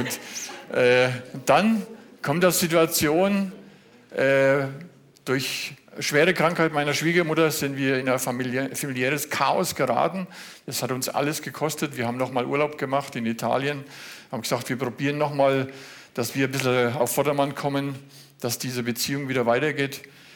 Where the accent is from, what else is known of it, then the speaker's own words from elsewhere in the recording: Kronach, Bavaria, Germany; Kronach ist eine richtig schöne Stadt.